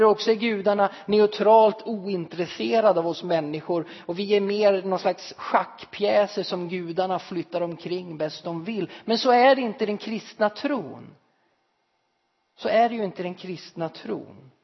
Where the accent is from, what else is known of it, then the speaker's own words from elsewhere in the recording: Gävleborg County, Sweden; Precis som våra små äppelplantor där hemma i Hälsingland var känsliga för omgivningen